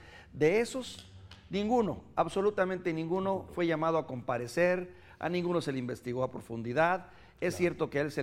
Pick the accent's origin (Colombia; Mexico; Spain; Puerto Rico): Mexico; somos nosotros los mexicanos